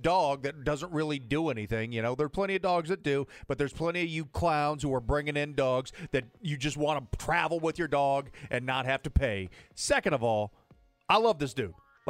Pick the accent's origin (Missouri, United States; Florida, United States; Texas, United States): Missouri, United States; St. Louis; I grew up in St. Louis. My grandparents lived in Chicago, and we would go up there.